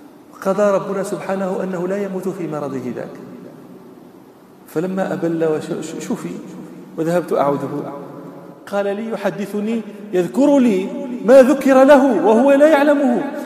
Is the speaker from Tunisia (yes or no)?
no; Morocco; فلاح من الفلاحين الكبار عندنا في المغرب